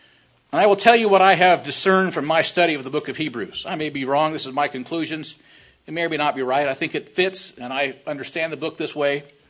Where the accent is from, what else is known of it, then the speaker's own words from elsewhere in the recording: Washington, United States; And I said, "Yes, I'm from Washington State."